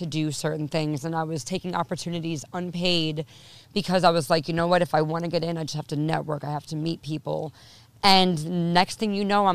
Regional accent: New York, United States; Well, I mean, I'm from Long Island, born and raised. You know, I've probably lived, God, every part of this beautiful, disgusting island. I've lived from east to west.

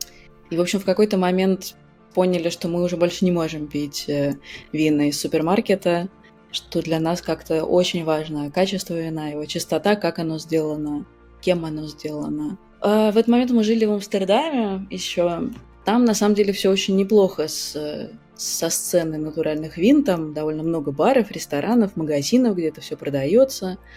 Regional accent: Saint Petersburg, Russia; now in Rotterdam, Netherlands; я из Петербурга, в настоящее время живу в Голландии, в Роттердаме.

